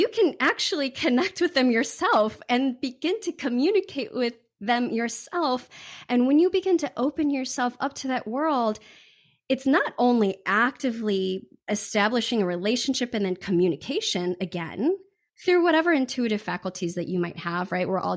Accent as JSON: {"language": "English", "town": "Chicago", "region": "Illinois", "country": "United States", "tie": "born there", "lives_now": "Southern Oregon, United States", "said": "I was born in Chicago and then I moved to Southern Oregon"}